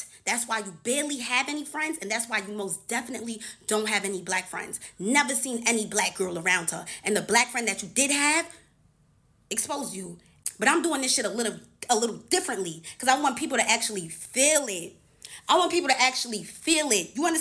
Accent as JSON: {"language": "English", "country": "Nigeria", "said": "I'm Nigerian. I'm the real Nigerian."}